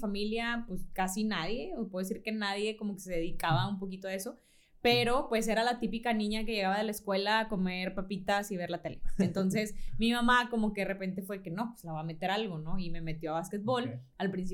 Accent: Ciudad Victoria, Tamaulipas, Mexico; now in Monterrey, Mexico; soy de Ciudad Victoria, Tamaulipas, no sé, aquí en Monterrey, porque luego, sí, como que tengo mucho tiempo viviendo aquí

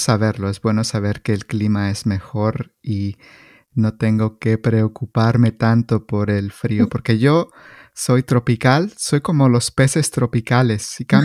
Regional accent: Mexico; con lo único que debo tener precaución como mexicano tropical es el clima

